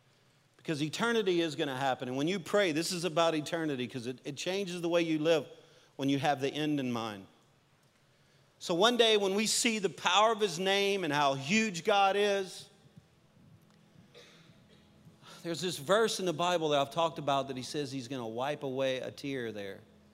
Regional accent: Louisiana, United States; I don't know how to multiply. I'm a Cajun.

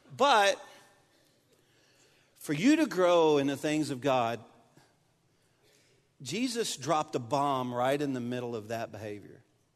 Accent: Louisiana, United States; and I'm a Cajun, and don't betray me.

